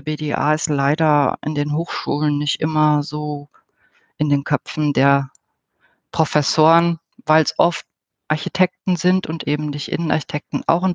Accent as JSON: {"language": "German", "country": "Germany", "said": "Ich habe das in meinem Auslandsaufenthalten erlebt, dass wenn man sagt, ich komme aus Deutschland, dann kommt vielleicht noch Adolf Hitler, interessanterweise."}